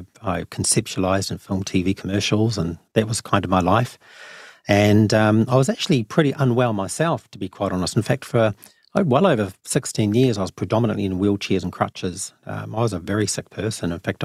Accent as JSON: {"language": "English", "town": "Timaru", "region": "Canterbury", "country": "New Zealand", "tie": "born or raised there", "also_born_or_lived": "Auckland", "said": "I lived in Auckland at the time, and of course they were from my hometown, Timaru."}